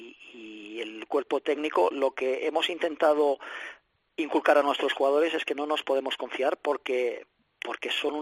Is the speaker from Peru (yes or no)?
no; Badalona, Catalonia, Spain; yo soy de Badalona, criado en la peña